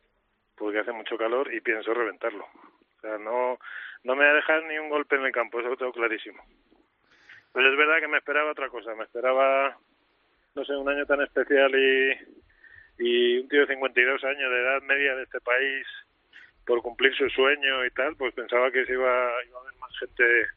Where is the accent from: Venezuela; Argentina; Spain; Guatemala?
Spain; Community of Madrid; que mira que yo me siento madrileño y español